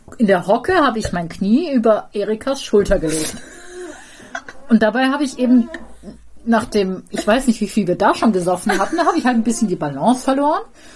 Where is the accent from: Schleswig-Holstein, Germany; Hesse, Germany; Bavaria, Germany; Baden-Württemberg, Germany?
Baden-Württemberg, Germany; now in Cologne, Germany; ich bin ja im Schwarzwald groß geworden